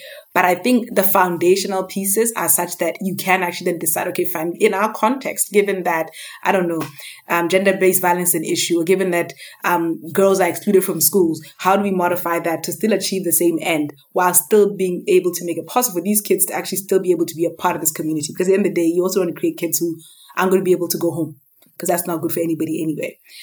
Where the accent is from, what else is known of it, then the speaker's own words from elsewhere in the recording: Botswana; And I come from Botswana historically.